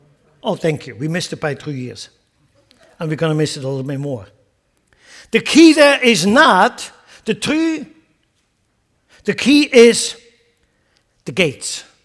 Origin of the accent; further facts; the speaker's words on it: Lucerne, Switzerland; also born or lived in Sarnen; I was actually born in Sarnen in Switzerland. But I grew up in Lucerne because my mom and dad moved to Lucerne. I think I was 6 years old.